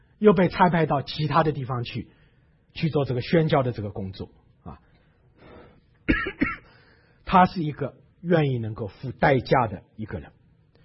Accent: China; 我们中国人常说滴水之恩要怎么样，要涌泉来相报

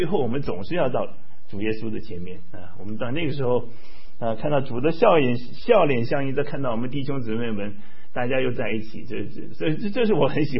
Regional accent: Hsinchu, Taiwan; 因为我是在新竹出生长大的我在台湾出生长大的，我到在新竹念书，新竹交大

